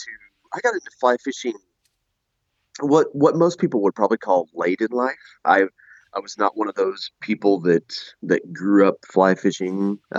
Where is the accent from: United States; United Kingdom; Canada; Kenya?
United States; Missouri; we're from Missouri. Those Arkansas people are totally, totally different.